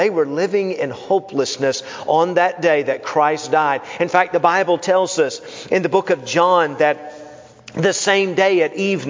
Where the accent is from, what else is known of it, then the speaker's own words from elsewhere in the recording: Knoxville, Tennessee, United States; I remember the day when I was 17 years of age, growing up in Knoxville, Tennessee